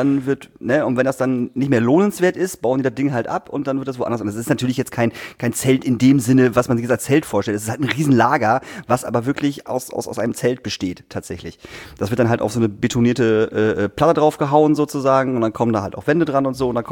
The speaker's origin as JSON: {"language": "German", "town": "Emsbüren", "region": "Lower Saxony", "country": "Germany", "said": "Also aus Emsbüren, wo ich herkomme"}